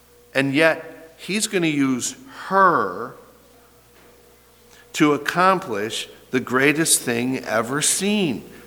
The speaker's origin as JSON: {"language": "English", "town": "LaRue", "region": "Ohio", "country": "United States", "said": "But anyway, I say to people in this county, I'm from LaRue, and they don't know what I'm talking about."}